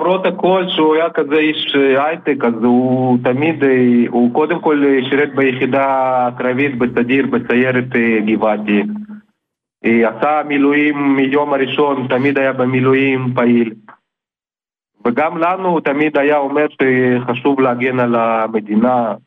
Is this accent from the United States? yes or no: no; Ukraine; now in Israel; לא, אנחנו עלינו בשנת 97 מאוקראינה.